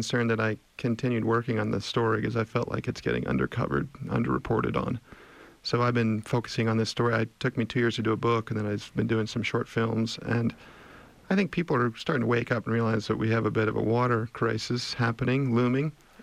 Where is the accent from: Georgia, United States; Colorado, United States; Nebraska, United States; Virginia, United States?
Colorado, United States; Yeah, I grew up in Colorado. I'm a native.